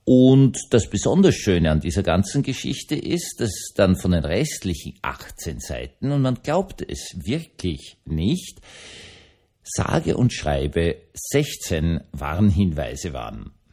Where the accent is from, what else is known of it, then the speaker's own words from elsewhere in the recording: Austria; Man muss ganz ehrlich sagen, als Österreicher hat man es nicht geglaubt.